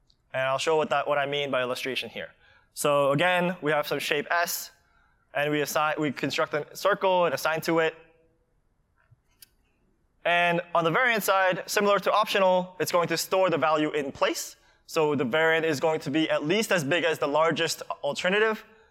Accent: Canada; that's in kilometers per hour because I'm Canadian.

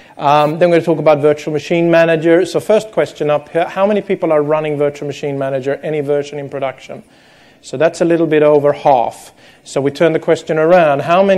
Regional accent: Sweden; now in Australia; I'm originally from Sweden. I've been in Australia for about 20 years.

